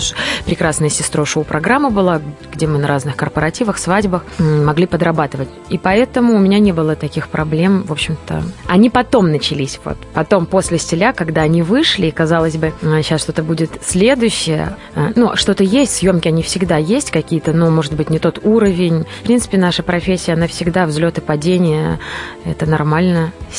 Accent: Barysaw, Minsk Region, Belarus; also born or lived in Grodno; Я родилась в Гродно. Но в Гродно я побывала первый раз год назад. Ну, я родилась, и через два месяца мы переехали на папину родину, в Борисов. А в Гродно родители были по распределению, просто работали. И все детство мое прошло в Борисове.

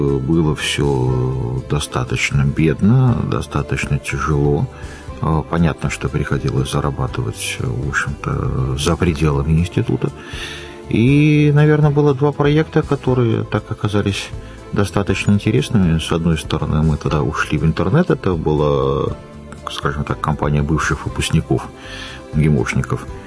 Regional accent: Belarus; first language be; Russian is a second language; Я его знаю, это мой родной язык.

